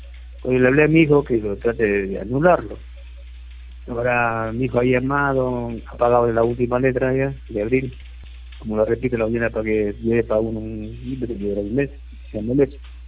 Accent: Los Olivos, Lima, Peru; yo soy de Los Olivos, mi hijo de Trujillo.

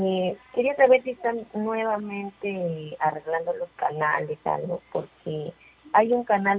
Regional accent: Lima, Peru; No, yo soy de Lima, San Martín de Corres.

